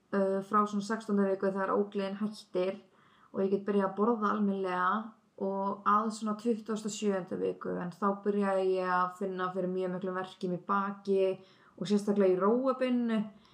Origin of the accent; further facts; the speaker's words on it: Reykjanesbær, Southern Peninsula, Iceland; now in Selfoss, Iceland; og ég tvítu. Ég var 19 ára þegar ég varð ólétt. Ég kem upprunalega frá Reykjanesbæ eða Njarðvík. Bjóð þar eiginlega bara alla mína ævi, flutti svo í Reykjavík í smá tíma og núna bý ég á Selfossi